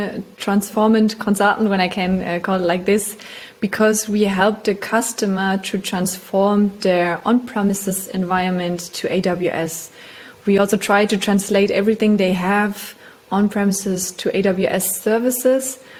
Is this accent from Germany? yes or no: yes; Germany; English is a second language; moved away as an adult; now in Vienna, Austria; Yeah, I come from Germany. I live now in Vienna, and in Germany I studied law and languages.